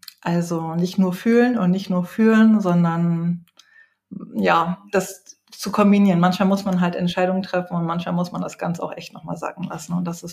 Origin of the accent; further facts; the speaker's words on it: Hamburg, Germany; ich bin 41 Jahre alt, ich komme ja aus Hamburg, ich arbeite und lebe auf St. Pauli.